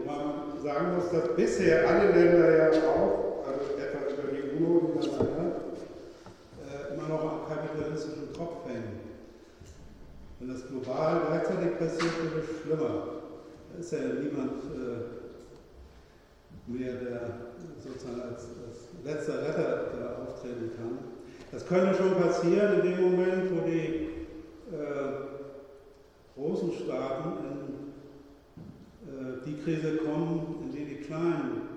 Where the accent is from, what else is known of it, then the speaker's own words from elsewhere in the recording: Hamburg, Germany; in Wien oder in Hamburg, wo ich herkomme, aussieht